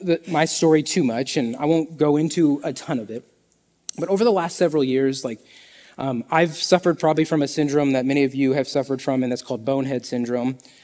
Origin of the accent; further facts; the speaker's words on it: Kansas, United States; Don't like water. That's why I'm from Kansas.